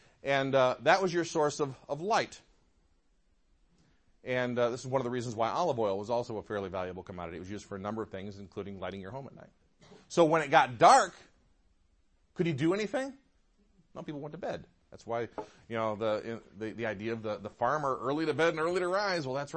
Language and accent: English; Detroit, Michigan, United States; I grew up in the Metro Detroit area.